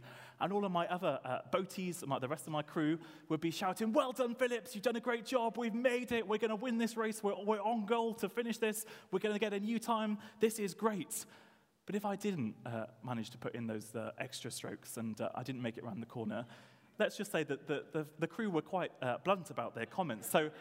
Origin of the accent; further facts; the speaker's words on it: Wales, United Kingdom; I started university and I came from South Wales and I went up to Cambridge for the term